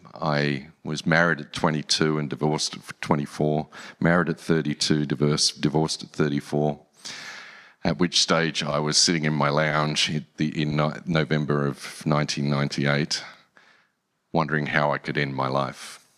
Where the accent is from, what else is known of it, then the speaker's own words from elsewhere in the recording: Australia; also born or lived in England; I was born in England, came to Australia when I was five, back in 1969. And for those doing the maths, I'm 62.